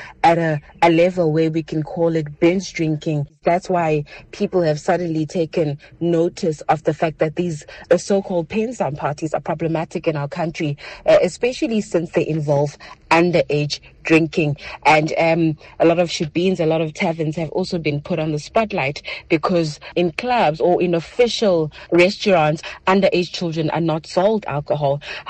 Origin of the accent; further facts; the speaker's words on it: South Africa; But I think growing up in South Africa, we do want to say that ukuhlamba kwephepha started way back. We grew up with this thing.